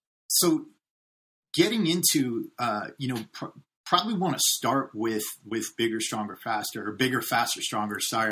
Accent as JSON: {"language": "English", "region": "Connecticut", "country": "United States", "tie": "born or raised there", "moved": "as an adult", "said": "I'm an East Coast boy too. I'm from Connecticut. I grew up out there."}